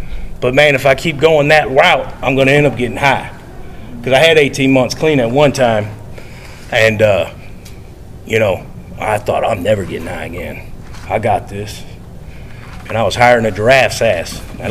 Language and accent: English; Tennessee, United States; now in Oklahoma, United States; I come here from Tennessee and I hear that everywhere I go.